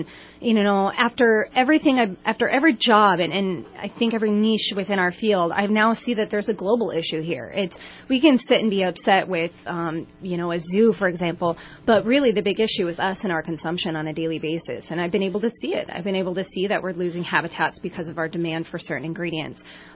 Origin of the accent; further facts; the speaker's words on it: Midwest, United States; I grew up in the Midwest, and my parents were in horticulture